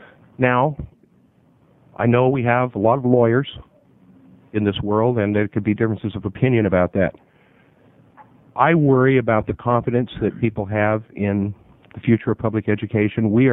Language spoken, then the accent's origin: English; Portland, Oregon, United States; I am from Portland. I have two daughters in Portland Public Schools.